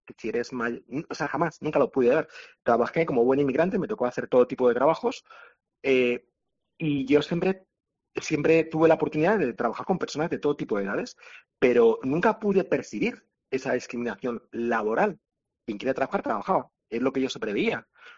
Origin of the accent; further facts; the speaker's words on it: Madrid, Community of Madrid, Spain; also born or lived in abroad; Bueno, yo viví muchos años fuera de España. Decidí regresar a España, a Madrid. Yo soy madrileño.